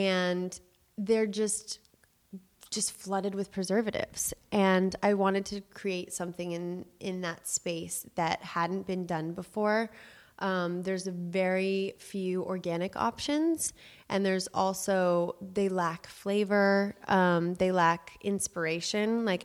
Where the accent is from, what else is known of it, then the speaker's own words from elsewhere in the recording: Los Angeles, California, United States; I grew up in … in Los Angeles, that's a very well-known pizza place.